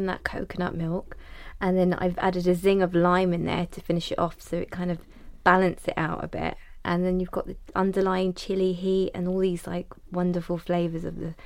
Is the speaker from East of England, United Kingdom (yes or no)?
no; London, United Kingdom; I mean, I grew up here in London, so it was everywhere I had access to.